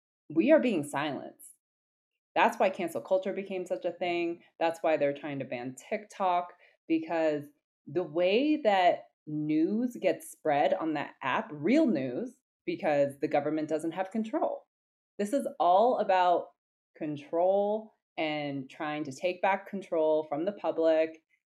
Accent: United States; As an American myself, I see what these stereotypes are.

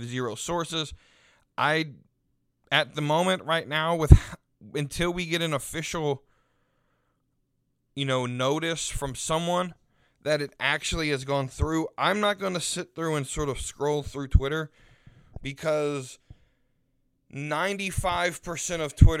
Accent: United States; As a Westerner, as an American, I think we take for granted.

